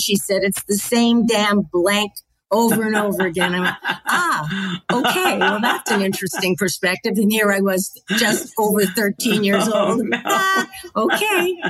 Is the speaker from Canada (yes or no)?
yes; Manitoba, Canada; MTC, my hometown in Manitoba, they picked it up.